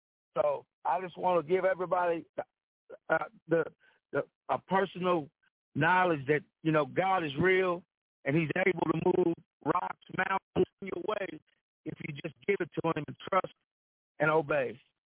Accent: Frankfort, Kentucky, United States; I'm from Frankfort, Kentucky.

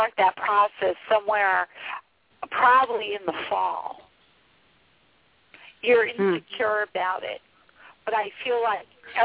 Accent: Pennsylvania, United States; And I'm from Pennsylvania also to let you know

